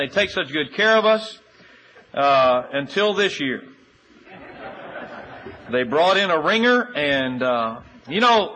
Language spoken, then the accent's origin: English; Michigan, United States; In fact, a few of us, I'm from Michigan, and myself, begin to think